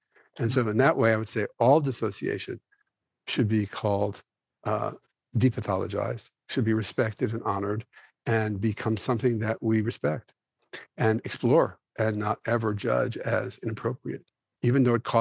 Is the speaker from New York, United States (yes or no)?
yes; New York City, New York, United States; It's partly that, but it's also like I was a little kid growing up in New York City, right?